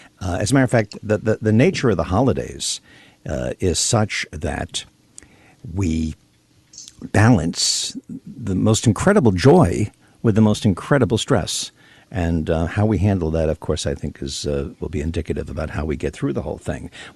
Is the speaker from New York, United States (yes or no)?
yes; New York, United States; When I grew up in New York and the Northeast.